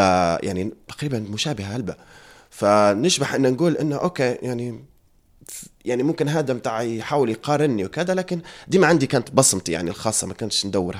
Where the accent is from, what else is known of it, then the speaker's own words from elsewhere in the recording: Libya; عندي حاجة نحب نغيروها نحب نهدرزوا فيها كليبيين